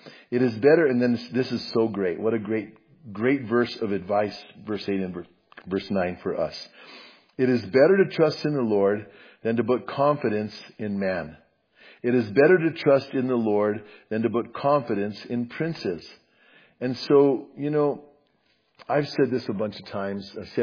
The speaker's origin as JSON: {"language": "English", "town": "Bernalillo", "region": "New Mexico", "country": "United States", "tie": "born or raised there", "said": "there was giant fields of alfalfa fields all around where I lived, where I grew up in Bernalillo."}